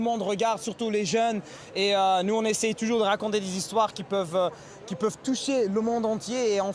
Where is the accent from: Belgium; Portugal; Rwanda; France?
Belgium; En tant que Marocain belge, on se cherchait aussi, on cherchait notre identité à nous. On n'était pas 100% chez nous en tant que belge, mais non plus aussi qu'en tant que Marocain.